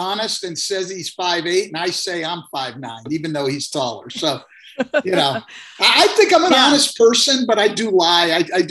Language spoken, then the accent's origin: English; California, United States; I grew up in Northern California